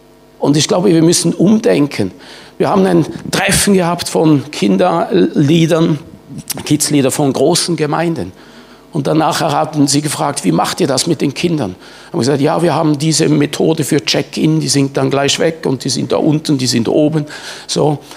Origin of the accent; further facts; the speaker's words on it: Switzerland; now in Germany; Wir haben immer gleich viele Leute, weil so viele immigrieren dann. Wie ich als Schweizer zum Beispiel.